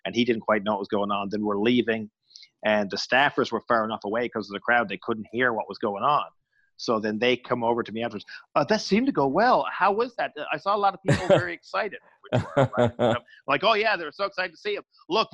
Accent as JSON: {"language": "English", "country": "Canada", "said": "as a Canadian"}